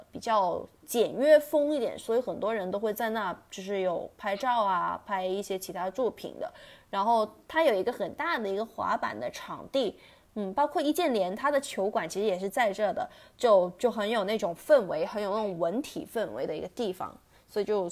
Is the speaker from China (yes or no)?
yes; Guangzhou, Guangdong, China; 我就是在那个滨江边上长大的嘛，然后我其实基本上从我上小学开始一直到我高中都是在海珠区这边